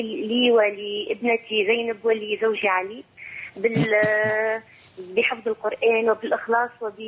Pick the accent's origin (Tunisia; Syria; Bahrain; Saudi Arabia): Tunisia